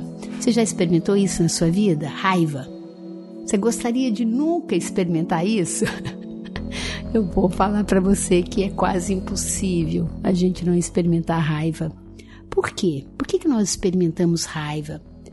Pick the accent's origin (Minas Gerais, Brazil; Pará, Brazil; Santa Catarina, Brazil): Minas Gerais, Brazil; no meu caso, que sou mineira e gosto muito de começar as coisas no horário